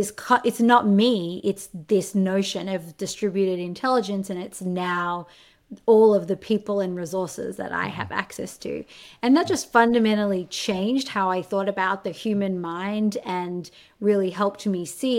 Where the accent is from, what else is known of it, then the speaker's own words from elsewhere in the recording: Australia; I grew up in Australia